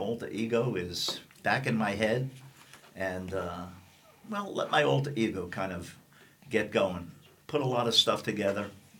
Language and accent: English; New York City, New York, United States; And again, I grew up in New York City. I was born there.